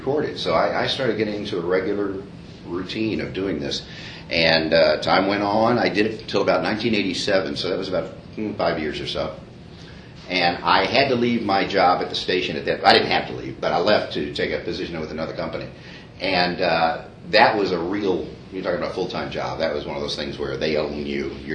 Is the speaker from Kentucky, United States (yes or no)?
yes; Louisville, Kentucky, United States; I was born in Louisville, Kentucky. And I say that because I love the place I was born. I've lived there my whole life.